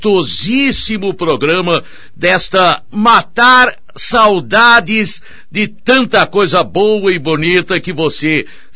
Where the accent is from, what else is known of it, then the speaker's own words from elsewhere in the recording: São Paulo, Brazil; Eu nasci na Mooca, nasci na Rua Ípia. Nasci nos idos de 1940, quando a Mooca, o Brás, a Mooca, eram ainda os bairros mais italianos